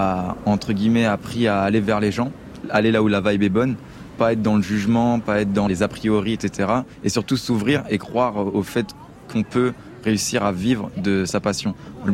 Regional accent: Sarrebourg, Grand Est, France; je pense que ça vient de chez moi à Sarrebourg. On, on parle beaucoup en gros. Alors ça va gros, etc.

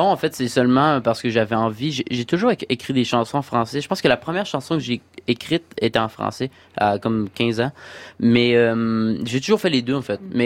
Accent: Quebec, Canada; une façon pour moi de montrer que je suis québécois à travers le monde

